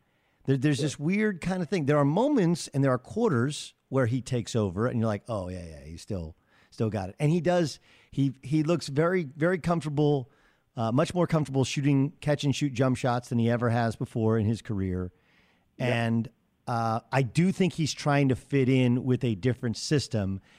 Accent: California, United States; I grew up in Orange County, which is, for people who don't know, I'm, you know, 45 minutes away, and even though I work up in Los Angeles

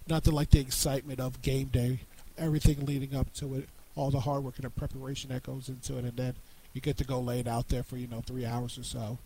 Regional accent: Woodbridge, New Jersey, United States; the storefront in Woodbridge, my hometown of New Jersey.

